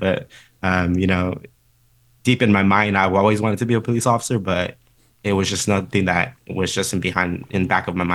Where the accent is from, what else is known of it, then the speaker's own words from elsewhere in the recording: San Fernando Valley, California, United States; I came from a community, I'm from the San Fernando Valley. You know, a lot of people are scared of police.